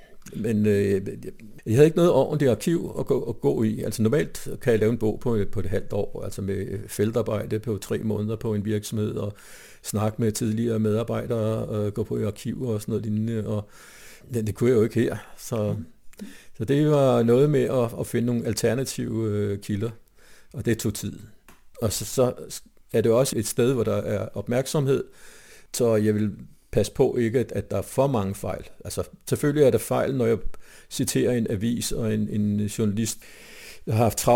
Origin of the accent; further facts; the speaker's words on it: Ballerup, Capital Region of Denmark, Denmark; over på den anden side af vejen i Ballerup, hvor jeg er opvokset, ikke?